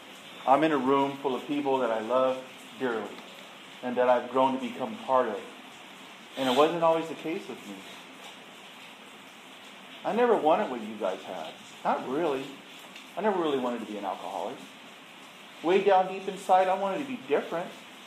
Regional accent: Guadalupe, California, United States; also born or lived in Fort Worth; I was born in Fort Worth, Texas. I don't know anything about Texas. Zero. My parents moved a lot. My dad was in the service. And we landed in Guadalupe, California in the year of 1962.

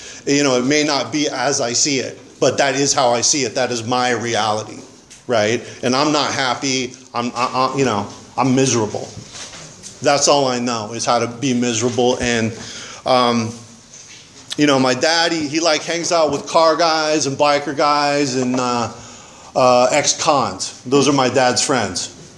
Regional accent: Santa Barbara, California, United States; So I grew up in Santa Barbara. I came from a pretty fragmented, broken home.

